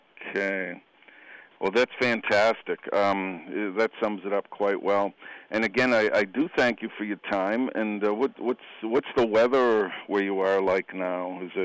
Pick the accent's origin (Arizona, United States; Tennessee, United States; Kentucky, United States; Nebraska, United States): Tennessee, United States; Nashville; I was born here in Nashville and grew up as a Red Sox fan